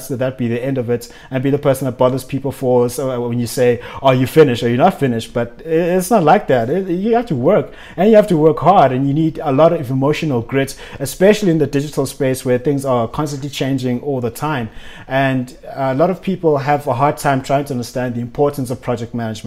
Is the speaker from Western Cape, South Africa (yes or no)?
no; Benoni, Gauteng, South Africa; yes, I am from Benoni. Don't judge me.